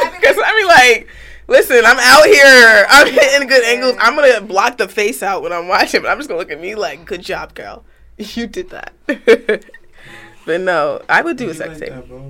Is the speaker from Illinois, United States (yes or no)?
no; Pennsylvania, United States; Because, you know, I'm from the Poconos and shit.